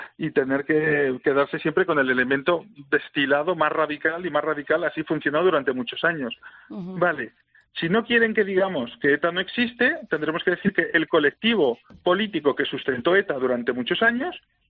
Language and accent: Spanish; Basque Country, Spain; nos costó mucho como sociedad vasca en los años 80 y 90 darnos cuenta